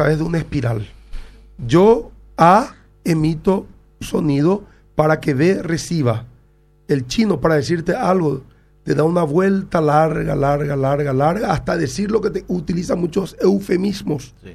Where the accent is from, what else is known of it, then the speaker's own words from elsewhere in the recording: United States; yo nací en Estados Unidos, abrevé esa cultura, fui a la primaria allá, fui a la universidad allá, Georgetown